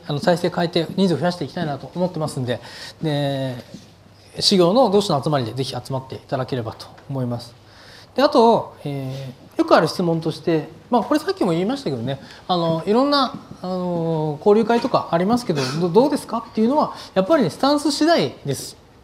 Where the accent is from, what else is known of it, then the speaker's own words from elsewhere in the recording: Saitama, Japan; 特に私なんかは埼玉出身だし、